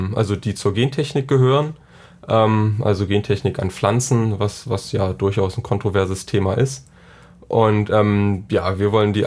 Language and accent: German; Saxony-Anhalt, Germany; ich bin 28 Jahre alt, komme aus Sachsen-Anhalt, aus einem kleinen Ort so südwestlich von Magdeburg und arbeite jetzt auch da in der Nähe.